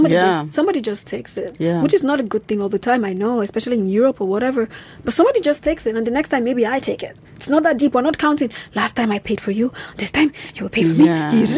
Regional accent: Nigeria; now in Germany; There's still a lot of things to learn as a Nigerian living in Germany because the culture shocks are so different.

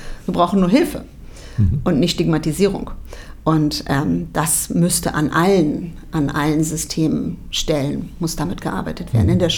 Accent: Berlin, Germany; now in Erfurt, Germany; ich komme ja aus Berlin, eine sehr, sehr große Stadt, eine sehr volle Stadt, eine sehr laute Stadt.

